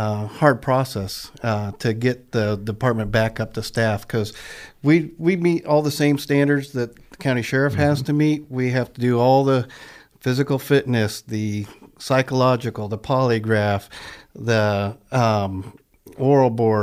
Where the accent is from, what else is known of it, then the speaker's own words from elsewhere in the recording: Port Angeles, Washington, United States; Well, first and foremost, I was born and raised in Port Angeles.